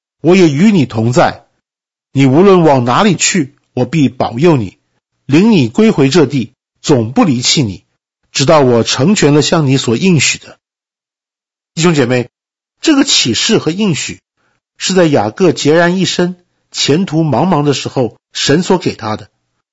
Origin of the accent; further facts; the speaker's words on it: China; 在宗教生活上，我们中国人总是用无事不登三宝殿来自嘲